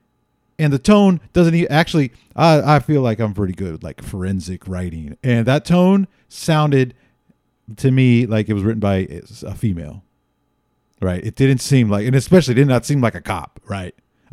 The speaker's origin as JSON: {"language": "English", "town": "Castro Valley", "region": "California", "country": "United States", "tie": "born or raised there", "said": "The Haystack, the almost town of my youth, growing up in Castro Valley."}